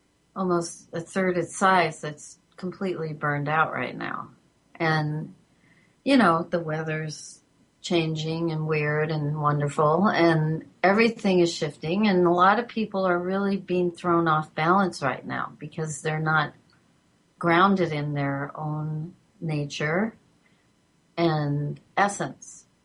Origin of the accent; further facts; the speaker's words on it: California, United States; I grew up in California and I lived there a lot of my life.